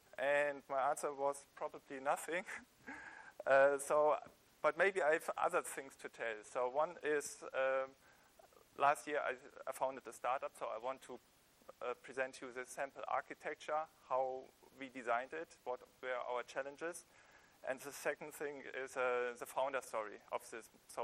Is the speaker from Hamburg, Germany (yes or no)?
no; Sankt Augustin, North Rhine-Westphalia, Germany; English is a second language; So I studied computer science here in Bonn, grew up in St. Augustine.